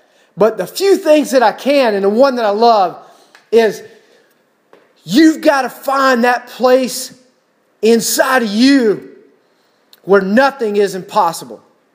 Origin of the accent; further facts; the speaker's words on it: Georgia, United States; I'm from South Georgia. I don't know if I can imagine that. I've never been to Times Square.